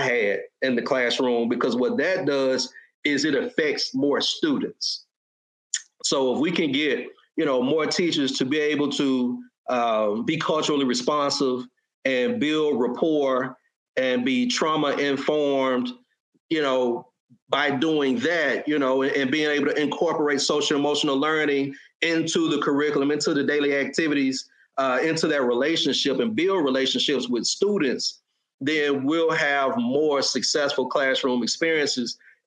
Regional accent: Memphis, Tennessee, United States; I grew up in Fraser, which is in North Memphis. We experienced white flight.

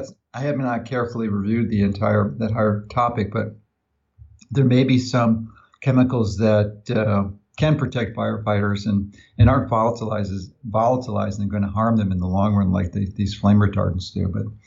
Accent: Chicago, Illinois, United States; And my hometown newspaper, Chicago Tribune, exposed the flaw in that whole industry.

